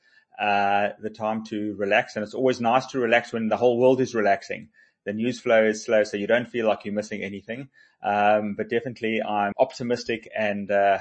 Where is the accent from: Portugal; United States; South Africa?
South Africa; And I think South Africans of all races are very proud of being South African. And we want to help each other.